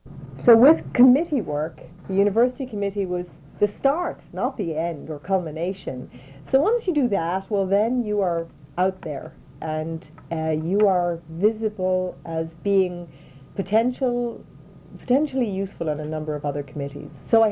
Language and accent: English; Ireland; growing up in Ireland, in, you might call it a male-dominated society, but in fact it's somewhat matriarchal in its own way.